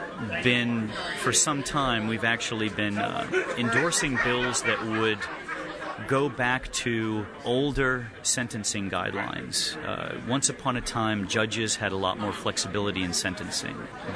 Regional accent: New Hampshire, United States; There's one in my home state of where I'm originally from, New Hampshire, in Berlin, New Hampshire.

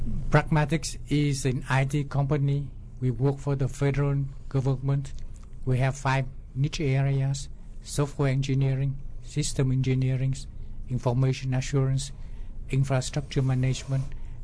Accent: Vietnam; Okay. I grew up in Vietnam.

